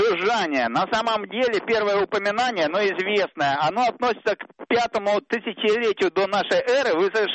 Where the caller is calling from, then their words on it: Tomsk, Tomsk Oblast, Russia; я из Томска.